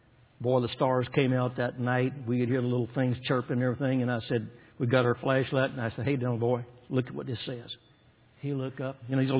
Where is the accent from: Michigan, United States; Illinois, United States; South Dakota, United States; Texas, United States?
Texas, United States; Waco; born there; I was born in Waco, Texas. I was freeborn.